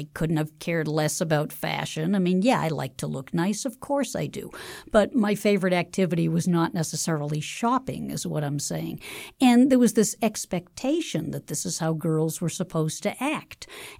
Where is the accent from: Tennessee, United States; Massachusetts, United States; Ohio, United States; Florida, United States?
Massachusetts, United States; Dorchester; I was raised near Franklin Field. The neighborhood was very different in those days, but Dorchester has always been a neighborhood of immigrants.